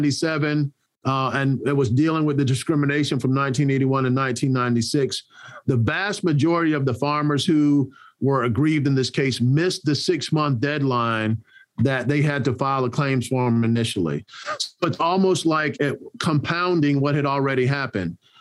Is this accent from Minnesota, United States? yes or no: no; Orlando, Florida, United States; I grew up in Orlando, Florida. And, you know, Orlando is not, it's not New York City, but it's not, you know, it's a more urban area.